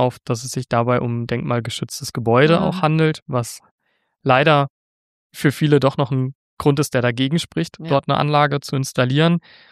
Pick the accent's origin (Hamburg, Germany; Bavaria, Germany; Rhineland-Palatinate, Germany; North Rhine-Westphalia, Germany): North Rhine-Westphalia, Germany; Wermelskirchen; born there; weil ich gebürtiger Wermelskirchner bin